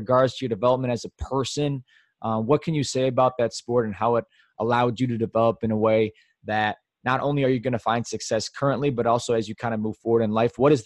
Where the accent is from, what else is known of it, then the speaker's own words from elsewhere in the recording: Plymouth, Michigan, United States; I'm from Plymouth, Michigan. Everyone was kind of the same.